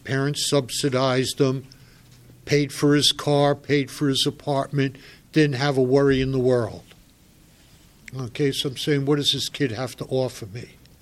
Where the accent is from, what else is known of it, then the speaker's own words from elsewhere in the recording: Bronx, New York, United States; I'm from the Bronx. I got clean in the Bronx and Westchester.